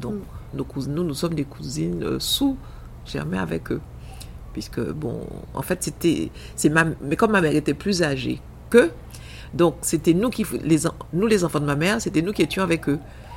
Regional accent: Trois-Rivières, Basse-Terre, Guadeloupe; Je suis née à Trois-Rivières puisque je suis de la région de Basse-Terre. Mm-hmm. Mes parents sont de Trois-Rivières

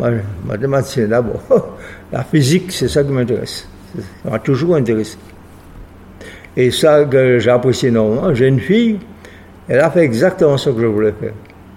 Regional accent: Guadeloupe; Moi, je suis guadeloupéen

